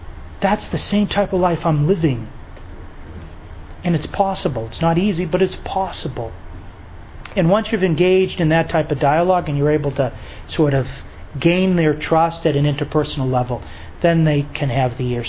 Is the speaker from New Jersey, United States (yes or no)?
no; Lowell, Massachusetts, United States; I was from Lowell, Massachusetts, that my parents' names are this, that I'm one of four kids, that I went to Lowell High School